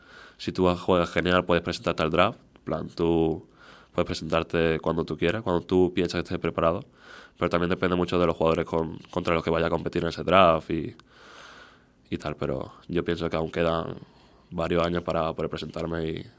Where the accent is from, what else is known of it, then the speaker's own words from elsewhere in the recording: Lucena, Andalusia, Spain; now in United States; Pues yo cuento, de hecho yo digo que soy de España, soy de un pueblo de aquí de Córdoba, de Lucena.